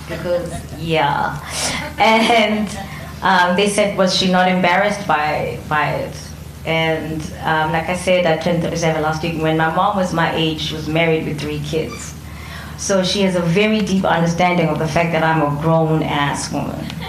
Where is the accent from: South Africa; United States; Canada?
South Africa; Soweto, Gauteng; also born or lived in Cape Town; I come from Soweto. So I'm that black person that doesn't quite fit anywhere.